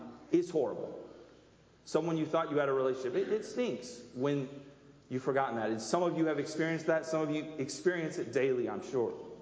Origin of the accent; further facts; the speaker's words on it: Cambridge City, Indiana, United States; Once a month, I travel down to where I grew up in Cambridge City